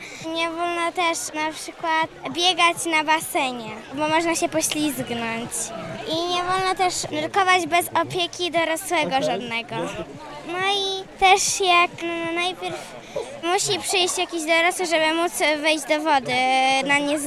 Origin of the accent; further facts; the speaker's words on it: Poznań, Greater Poland Voivodeship, Poland; Z Poznania.